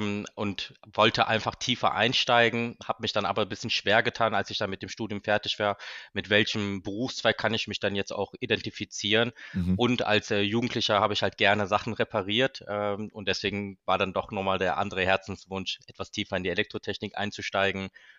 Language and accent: German; Cologne, North Rhine-Westphalia, Germany; also born or lived in United States; Ich bin gebürtiger Kölner, hier geboren und aufgewachsen, bin 37 Jahre alt